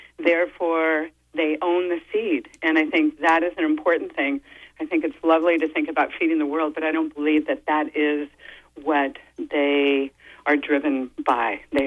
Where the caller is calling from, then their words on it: Bar Harbor, Maine, United States; I'm calling from Bar Harbor